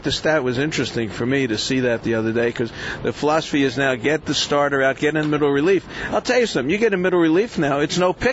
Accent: Brooklyn, New York, United States; Of course, I grew up in Brooklyn, so for me, I was the kid that Branch Rickey described.

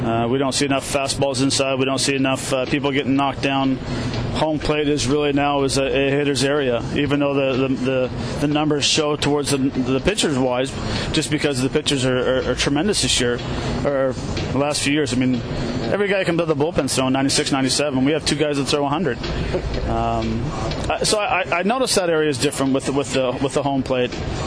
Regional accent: Canada; accent: Canadian; For me, it's probably my Canadian accent, my Canadian English, to slow down my talking.

